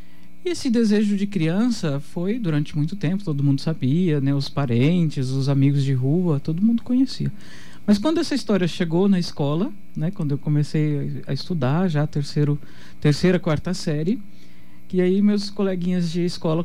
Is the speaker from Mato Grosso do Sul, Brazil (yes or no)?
yes; Ivinhema, Mato Grosso do Sul, Brazil; Eu nasci no dia 19 de janeiro, né, de 1989. Sou natural de Ivinhema, né, agora pertence à Diocese de Naviraí.